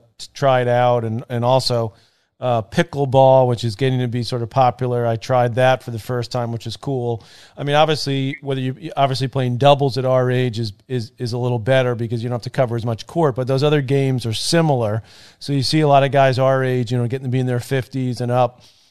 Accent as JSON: {"language": "English", "town": "Douglaston", "region": "New York", "country": "United States", "tie": "born or raised there", "said": "And we grew up in Douglaston in Queens, so we lived in a house and we had a garage that was in the basement downstairs"}